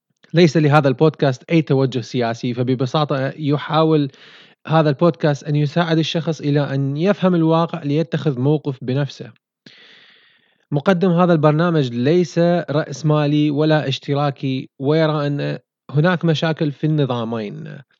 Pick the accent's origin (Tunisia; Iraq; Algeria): Iraq; moved away; وها أنا الآن بسنتي الخامسة بعد هجرتي من بلدي العراق،